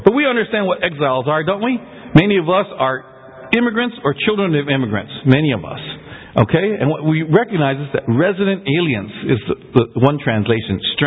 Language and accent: English; Toronto, Ontario, Canada; When I grew up in Toronto, well, one, I was a foreigner because I was in Toronto, and I was Chinese living in a non-Chinese area